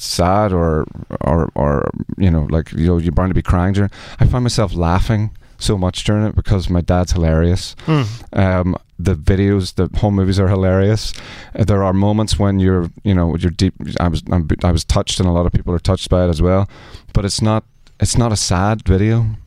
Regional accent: Ireland; I'm an Irish drinker, you know. It's a big, big difference. I don't think there are any official alcoholics in Ireland. We just drink a lot.

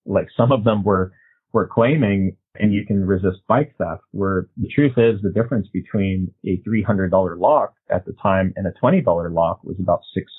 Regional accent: San Francisco, California, United States; I had a lot of bikes stolen growing up in San Francisco.

